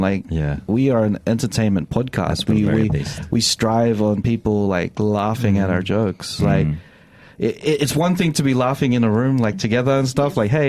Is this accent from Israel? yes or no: no; Philippines; now in Australia; Like we're just three guys, just chilling and talking about what we experience as Filipino Australians.